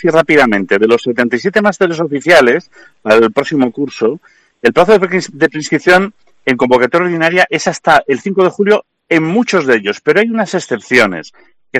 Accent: Spain; y como somos los españoles, que a mí me encantan los españoles, a mí me parece que somos un pueblo fantástico

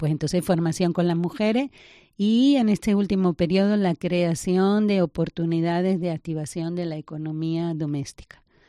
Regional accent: Fuengirola, Andalusia, Spain; now in Angola; Soy de Fuengirola, Málaga.

